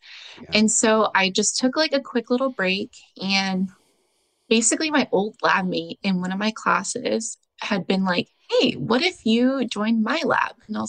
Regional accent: Texas, United States; So I grew up in Texas, but I went to college in Austin.

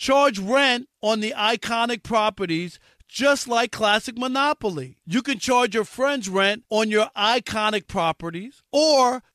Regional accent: New York, United States; Bob Murphy was the guy I grew up with in New York, listening to on the radio.

